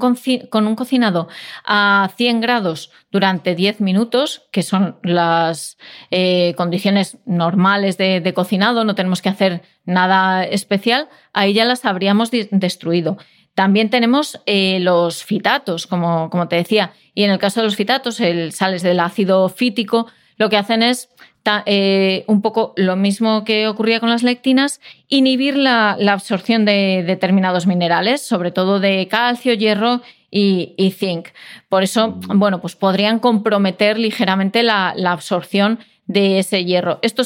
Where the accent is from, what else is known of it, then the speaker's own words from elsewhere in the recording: Castile and León, Spain; tú como asturiana, yo como leonesa, tenemos ahí ese vínculo con este tipo de alimentos